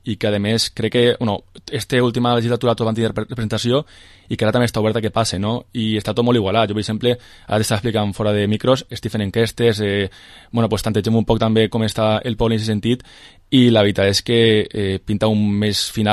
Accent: Villarreal, Valencian Community, Spain; m'agrada molt el meu poble i sobretot pues, també m'agradaria estar al dia perquè crec que la meva generació, per exemple, els meus amics no estan al dia, no?, de lo que passa en la política de Villarreal.

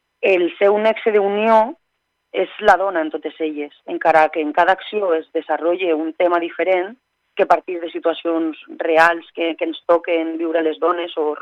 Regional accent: Castelló de la Plana, Valencian Community, Spain; Jo sóc una actriu de Castelló que me vaig formar en l'Escola Dramàtic de València primer, en l'especialitat de teatre textual. I després ja me'n vaig anar a Madrid

